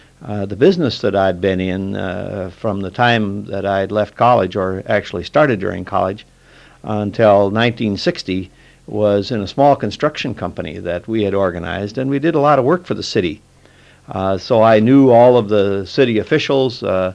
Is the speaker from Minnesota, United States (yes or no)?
yes; McIntosh, Minnesota, United States; I was born in McIntosh, Minnesota. … We lived on a farm in rural Minnesota.